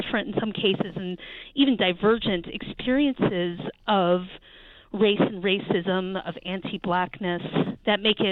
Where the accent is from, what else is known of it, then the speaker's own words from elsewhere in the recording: Charlottesville, Virginia, United States; the rally here in my hometown in Charlottesville, Virginia